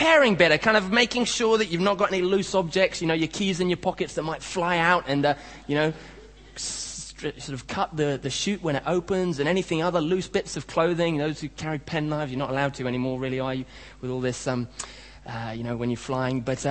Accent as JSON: {"language": "English", "country": "Kenya", "tie": "born or raised there", "said": "And I don't know if they do this in Sri Lanka, but I grew up in Kenya"}